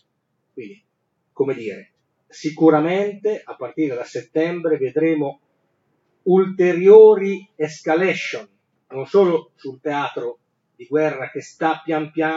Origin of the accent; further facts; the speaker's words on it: Emilia-Romagna, Italy; anch'io sono di Emilia-Romagna